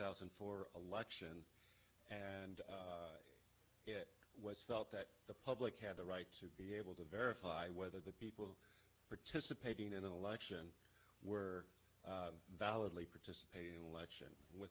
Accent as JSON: {"language": "English", "region": "Washington", "country": "United States", "said": "from Washington State"}